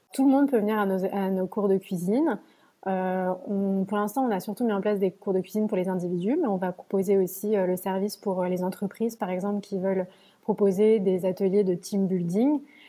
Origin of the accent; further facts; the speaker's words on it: France; je suis française, mais j'ai plein d'origines différentes, donc grecque, éthiopienne, italienne.